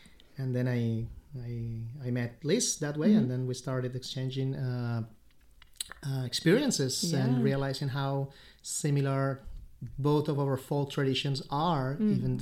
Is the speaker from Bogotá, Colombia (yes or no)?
yes; Bogota, Bogotá, Colombia; moved away as an adult; now in New York City, United States; I am originally from Bogota, Colombia, down in South America. I came to study in New York City 20 years ago, and then I just decided to stay